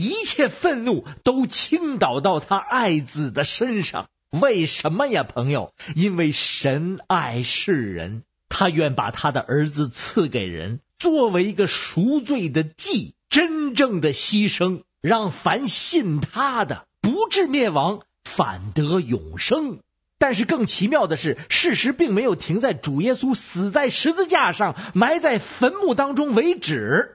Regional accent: Beijing, China

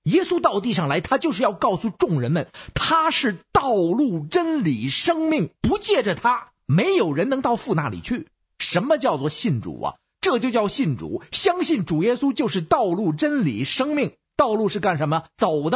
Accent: Beijing, China; 我是北京的

